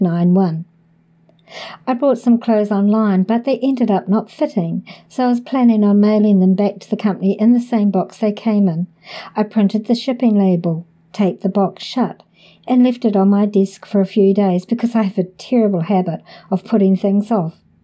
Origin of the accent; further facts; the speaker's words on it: Canada; now in Los Angeles, United States; I want to note that I am from Canada and the oldest in my family